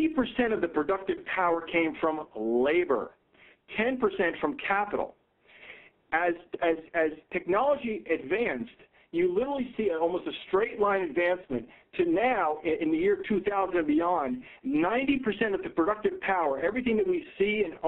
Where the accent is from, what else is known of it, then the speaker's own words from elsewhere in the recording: Newark, New Jersey, United States; But I grew up in the hood. I grew up in Newark, New Jersey, all right?